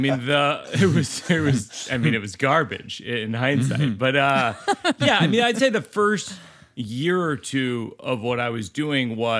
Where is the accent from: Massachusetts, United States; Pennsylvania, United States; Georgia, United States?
Massachusetts, United States; Shrewsbury; We grew up in Shrewsbury, Mass., which is outside of Worcester